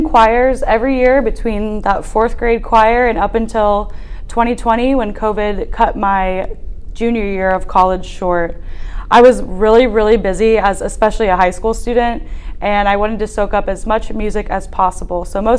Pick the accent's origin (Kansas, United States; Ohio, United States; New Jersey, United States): Ohio, United States; Columbus; I'm from South Columbus. I graduated from Grove City High School.